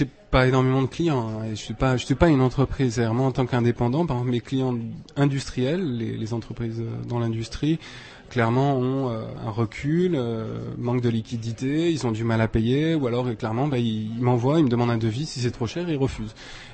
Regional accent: France; Moi, je suis français, un français qui a appris le tchèque, et je parle tchèque à peu près comme je parle français

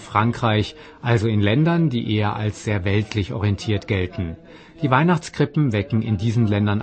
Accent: Poland; Ich stamme aus Polen, das als tief religiöses Land gilt.

